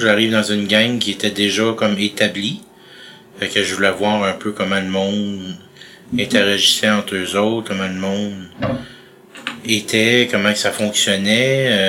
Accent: Longueuil, Quebec, Canada; Il a connu ma mère jeune, puis il a toujours resté ici. Fait que moi, je viens dans le fond de Longueuil. J'ai toujours été proche. Après ça, plus tard, quand j'avais peut-être, je dirais 7-8 ans, on a déménagé à La Plaine.

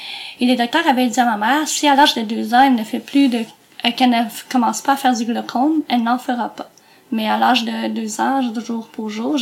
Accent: Granby, Quebec, Canada; moi, je suis originaire de Granby. Donc, je suis pas originaire de Montréal.

